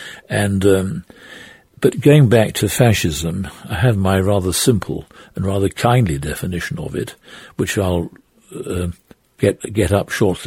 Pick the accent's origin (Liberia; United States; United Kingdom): United Kingdom; South West England; I grew up in Dorset and I was schooled in Shaftesbury.